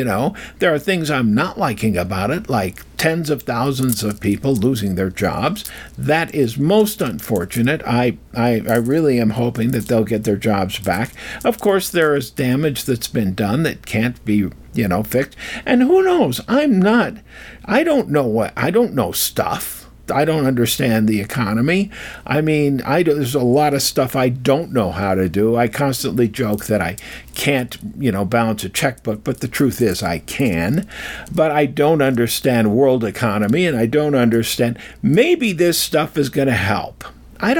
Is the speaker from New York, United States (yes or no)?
no; Colorado, United States; I was from Colorado, where Mamie Eisenhower was from, his wife, and they made a big deal out of that.